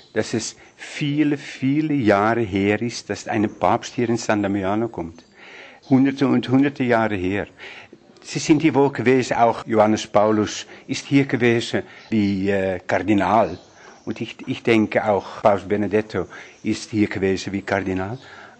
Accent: Netherlands; Ich bin Holländer, ja, und gehöre zu der holländischen Provinz.

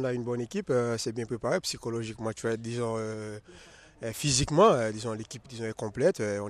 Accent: Gonaïves, Artibonite, Haiti; je suis haïtien du diocèse des Gonaïves.

